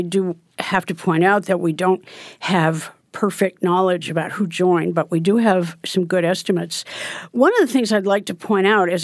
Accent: Oregon, United States; For example, Oregon, which happens to be my home state.

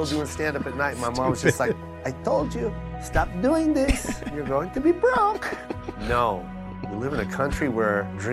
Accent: Philippines; I didn't want to go up on stage and just be like, oh, I'm Filipino and Filipinos do this.

